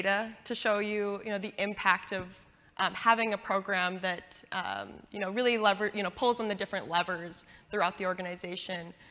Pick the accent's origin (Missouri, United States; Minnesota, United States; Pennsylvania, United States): Minnesota, United States; And I'm from Minnesota.